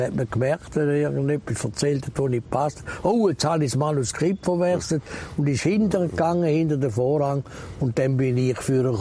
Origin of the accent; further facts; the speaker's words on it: Switzerland; Sie sind ein Deutscher, ich bin ein Schweizer, wir haben eine andere Geschichte, wir haben eine andere Staatsform